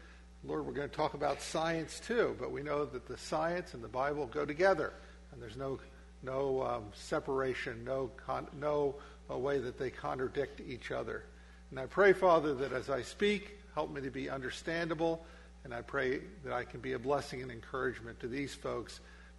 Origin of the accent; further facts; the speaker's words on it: New Jersey, United States; I grew up in Camden County, New Jersey, just on the other side of Philadelphia over there.